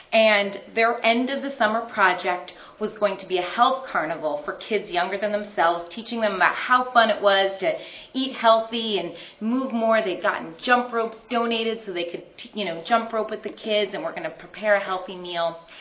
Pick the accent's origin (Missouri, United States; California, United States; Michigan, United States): California, United States; San Francisco; San Francisco, California, my hometown.